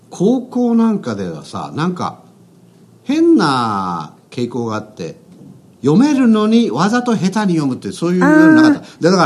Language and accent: Japanese; Oita, Japan; 大分市、大分市の出身なんで